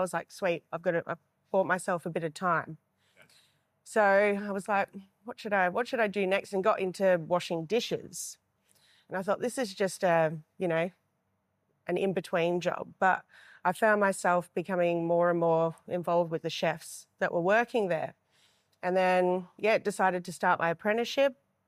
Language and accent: English; Bendigo, Victoria, Australia; moved back to Bendigo, which is my hometown.